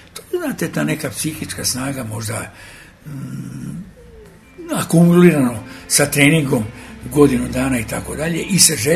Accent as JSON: {"language": "Serbian", "country": "Serbia", "said": "Ja sam prvi Srbin"}